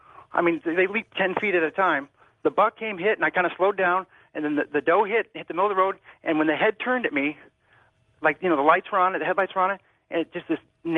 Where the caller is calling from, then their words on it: South Bend, Indiana, United States; calling from South Bend, Indiana.